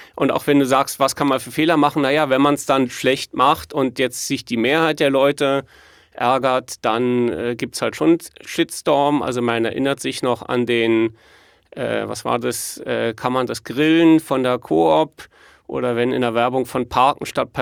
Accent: Chur, Grisons, Switzerland; accent: Graubünden German; Ja, das ist jetzt gutes Graubündnerdeutsch, aber das würde ich jetzt irgendwie anders sagen. Oder jetzt hier bei uns in Chur ist es halt nicht

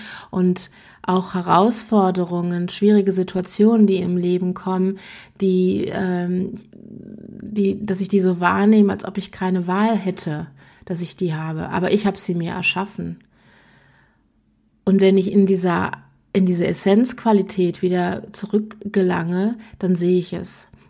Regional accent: Germany; moved away as an adult; now in Switzerland; als Deutsche in der Schweiz seit fast 30 Jahren lebt. Mit einer Wohnung, ich schaue auf den Zürichsee.

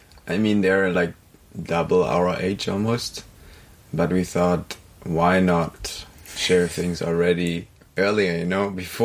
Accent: Freiburg, Baden-Württemberg, Germany; My childhood, I grew up in Freiburg

